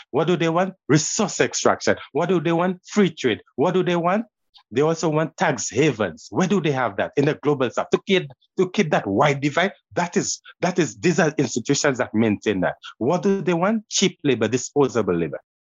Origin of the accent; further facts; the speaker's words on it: Canada; On the world stage, in my home country, red and white means love. And on the world stage, that's what Canada is saying.